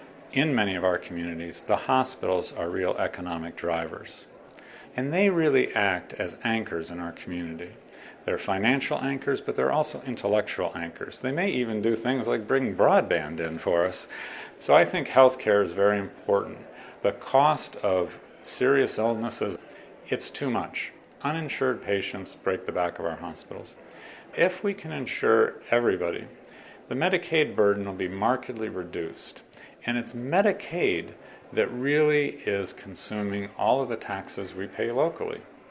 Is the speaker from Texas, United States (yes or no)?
no; Saratoga, New York, United States; I was raised in Saratoga.